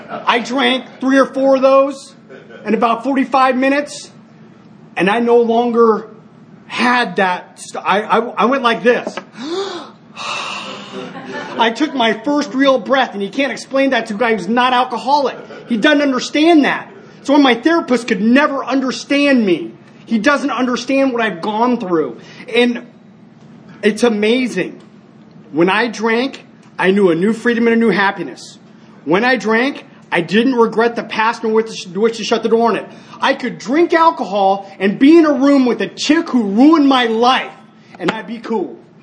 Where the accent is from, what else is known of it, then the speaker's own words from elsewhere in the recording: Long Beach, California, United States; born there; Ironically, it's the same hospital I was born at in Long Beach.